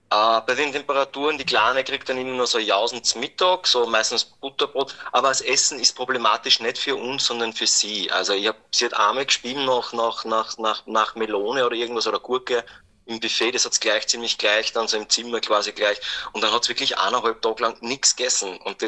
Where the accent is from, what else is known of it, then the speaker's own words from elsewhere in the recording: Austria; als Österreicher